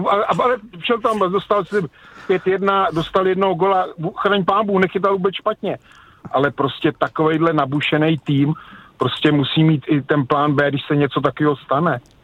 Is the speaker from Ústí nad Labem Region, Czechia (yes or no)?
no; South Bohemian Region, Czechia; byť jsem Jihočech